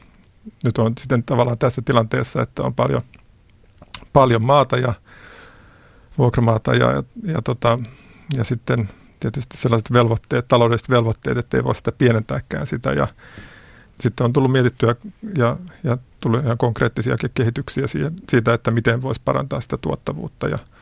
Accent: Hyvinkää, Uusimaa, Finland; No mä kasvoin maatilalla Hyvinkäällä, joka on sukutila ja olen 60-luvulla syntynyt

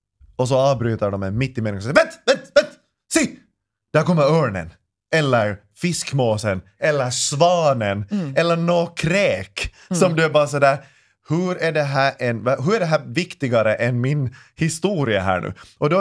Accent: Ekenäs, Uusimaa, Finland; Ni är sådana betongbarn, jag är från Ekenäs.

